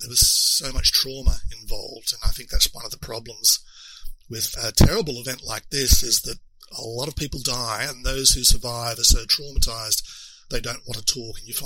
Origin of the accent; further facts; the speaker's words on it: Queensland, Australia; I wanted to write a novel set in 1942 in Queensland, which is my home state, a big state of Australia